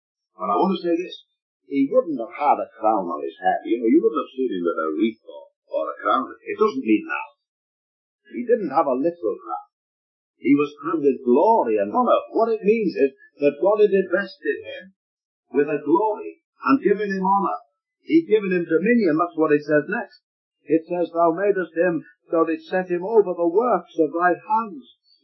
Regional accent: Liverpool, North West England, United Kingdom; I was digging a garden in Liverpool in my hometown years ago as a young married man

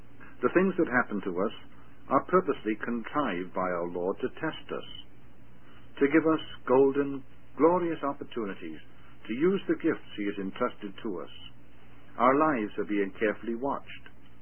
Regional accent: Wales, United Kingdom; I remember as a little boy going with my mother into Barclays Bank on Commercial Street in my hometown in South Wales.

